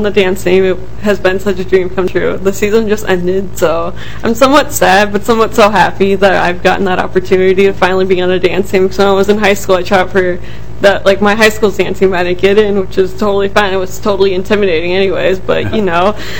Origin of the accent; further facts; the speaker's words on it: Russia; now in Eden Prairie, United States; and I live in Eden Prairie. I was originally from Russia